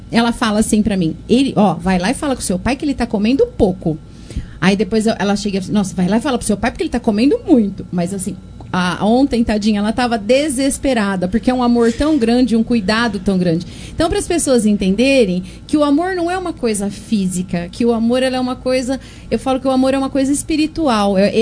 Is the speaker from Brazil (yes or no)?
yes; Monte Alto, São Paulo, Brazil; eu sou daqui de Monte Alto.